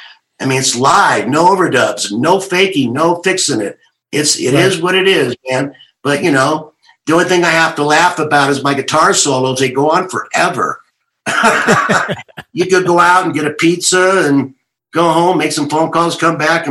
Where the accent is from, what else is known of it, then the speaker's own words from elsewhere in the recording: California, United States; You know, of course, I'd never been out of America. I'm from California. I've never been out of America.